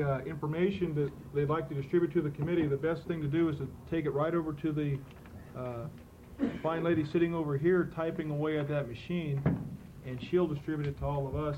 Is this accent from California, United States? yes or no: no; Oregon, United States; And I grew up in Southern Oregon. I've owned guns all my life